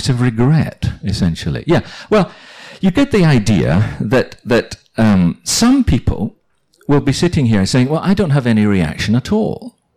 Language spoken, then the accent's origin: English; Northern Ireland, United Kingdom; Although I was raised in Northern Ireland, I'm actually a Scot.